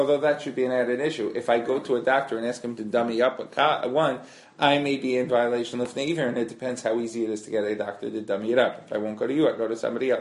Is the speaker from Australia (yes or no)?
no; New York, United States; I grew up in Kamenetsky country, known as the Five Towns